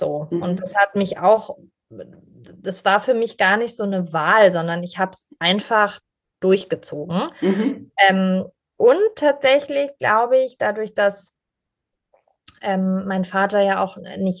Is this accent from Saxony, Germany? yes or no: no; Pforzheim, Baden-Württemberg, Germany; now in Berlin, Germany; Meine Eltern haben sich dann irgendwann getrennt und ich bin aus Pforzheim weg mit meiner Mama nach Berlin.